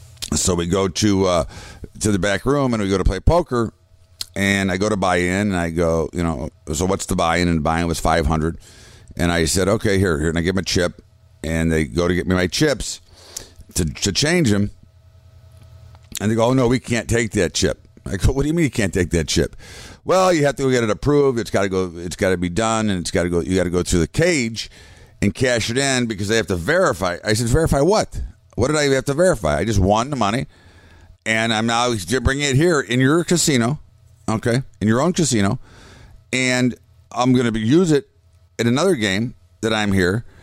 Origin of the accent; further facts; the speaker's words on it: United States; I find that to be embarrassing and pretty uncomfortable as an American